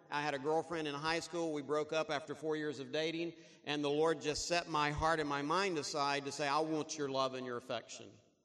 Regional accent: Jonesville, Louisiana, United States; I grew up in Jonesville, where my sister Dawn did, your pastor's wife, and met Janet at Louisiana Tech.

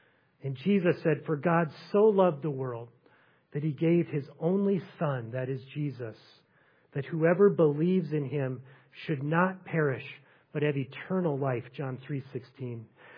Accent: Minnesota, United States; And I grew up in Minnesota. I've had plenty of white Christmases.

